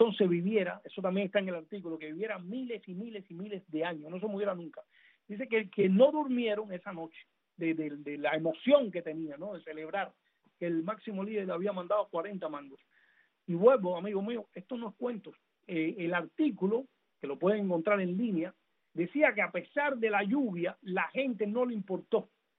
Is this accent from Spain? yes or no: no; Cuba; el cubano, por su idiosincrasia y sus tendencias al choteo, como decía Mañas, pues no nos tomamos las cosas tan en serio como los asiáticos